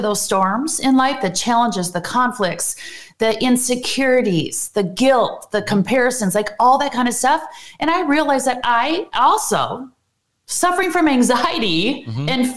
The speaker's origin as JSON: {"language": "English", "region": "Wisconsin", "country": "United States", "tie": "born or raised there", "said": "But you know, I grew up in a small town, and it was just this whole, like, I just felt trapped all the time and limited."}